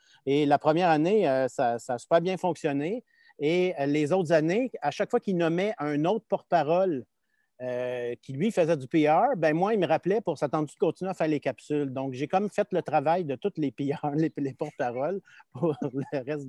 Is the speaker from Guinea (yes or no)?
no; Saint-Jérôme, Quebec, Canada; born there; Moi, je suis né à Saint-Jérôme, une petite ville où il y avait deux sports.